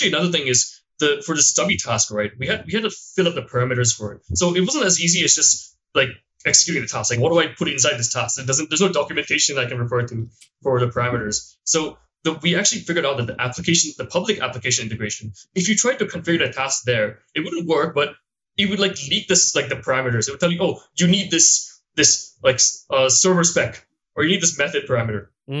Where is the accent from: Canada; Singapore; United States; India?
Singapore; So it worked for him, but not for me because I'm from Singapore, right?